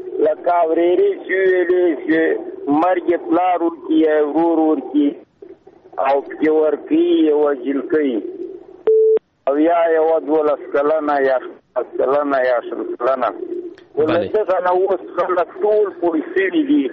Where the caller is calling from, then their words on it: Paktia, Afghanistan; زه د پکتیا دی ولایت